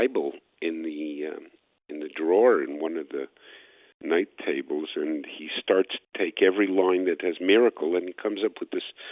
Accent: Montreal, Quebec, Canada; But I grew up in Montreal

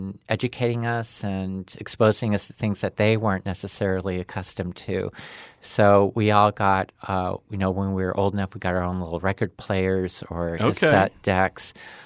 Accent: Boise, Idaho, United States; Well, I grew up in Boise. There isn't a lot of potatoes.

